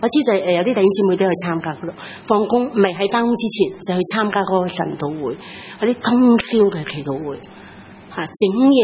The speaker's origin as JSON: {"language": "Chinese", "country": "Hong Kong", "said": "其实我们香港人所经历的都是令到我们感到很失望，很灰心，很绝望"}